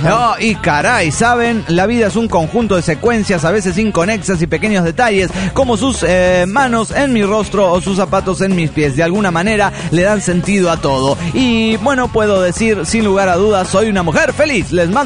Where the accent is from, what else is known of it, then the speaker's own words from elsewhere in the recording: Madrid, Community of Madrid, Spain; de Madrid.